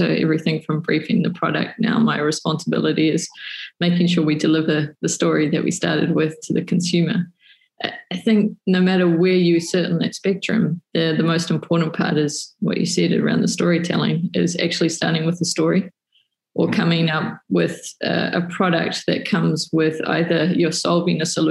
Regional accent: New Zealand; moved away; And as a New Zealander who's lived overseas for more than 15 years now, if I ever go anywhere, I'm very proud of where I come from.

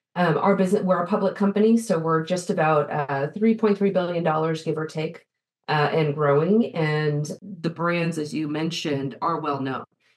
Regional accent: Chicago, Illinois, United States; I grew up in Chicago, and I was fascinated by back in the day before the computers were on the trading floor

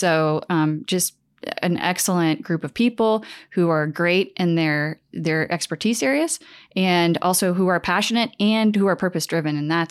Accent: Fort Wayne, Indiana, United States; Well, I am originally from Fort Wayne. So I grew up in a suburb in Northeast Indiana

